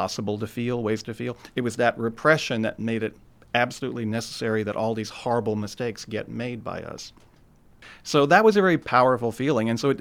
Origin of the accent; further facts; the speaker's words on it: Kentucky, United States; you know, I'm from Kentucky originally, and so although, you know, people compare me to … people like that, there's still that Appalachian base to what